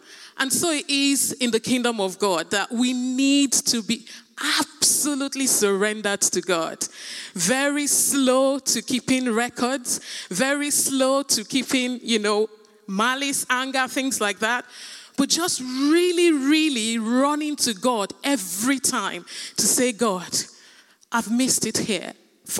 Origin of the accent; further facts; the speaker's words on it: Nigeria; I was raised in Nigeria, in Africa